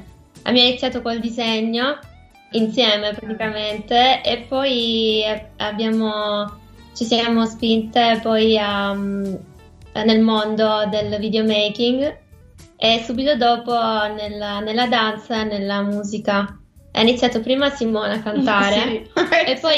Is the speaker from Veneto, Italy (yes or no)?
no; Lecce, Apulia, Italy; born or raised there; also born or lived in Novara